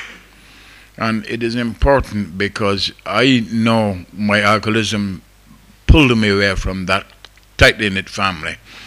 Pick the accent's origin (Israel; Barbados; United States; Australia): Barbados; born there; moved away; And I had made my big geographical change from the little island where I was born in Barbados in the West Indies